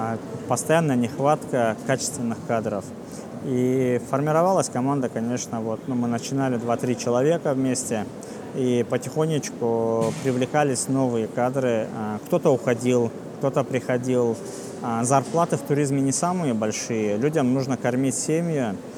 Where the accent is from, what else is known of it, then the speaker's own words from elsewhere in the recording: Karachayevsk, Karachay-Cherkessia, Russia; moved away as an adult; now in Moscow, Russia; А тогда я поступил в филиал в родном городе в Карачаевске, на 3-м курсе перевелся в основной вуз в Пятигорске, а на 4-м уже поехал в Москву работать по туризму.